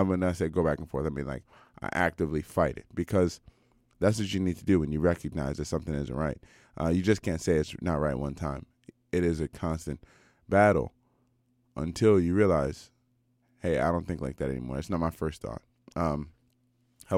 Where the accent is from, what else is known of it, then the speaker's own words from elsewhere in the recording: United States; it's so largely shaped by me being American.